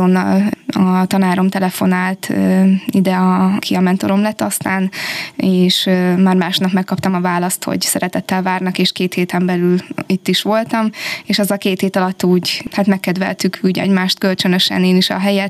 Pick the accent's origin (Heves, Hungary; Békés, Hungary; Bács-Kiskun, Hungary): Bács-Kiskun, Hungary; Kerekegyháza; born there; Kerekegyházán születtem, és viszont Kecskemétre jártam be iskolába. Először a Zrínyi Ilona általános iskolába, aztán pedig a református gimnáziumba.